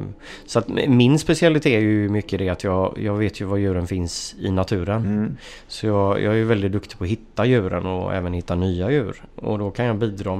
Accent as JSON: {"language": "Swedish", "town": "Gothenburg", "region": "Västra Götaland County", "country": "Sweden", "tie": "born or raised there", "said": "Alltså jag är uppvuxen på västkusten, jag är ju göteborgare från början."}